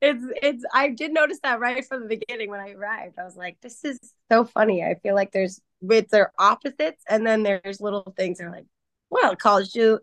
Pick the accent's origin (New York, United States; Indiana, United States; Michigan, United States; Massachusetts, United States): New York, United States; I am a New Yorker, grew up and raised in New York